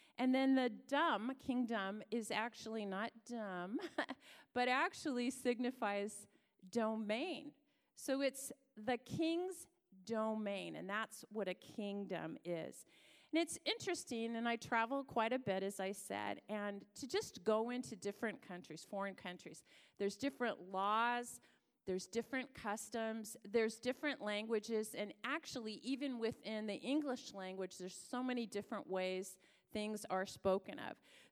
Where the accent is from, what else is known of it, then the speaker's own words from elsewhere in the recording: Seattle, Washington, United States; You know, I'm from Seattle. We don't do that.